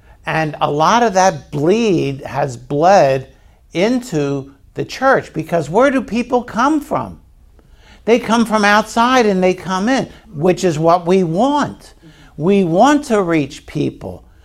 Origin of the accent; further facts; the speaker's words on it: Baltimore, Maryland, United States; because I'm from Baltimore, bridges sometimes fall.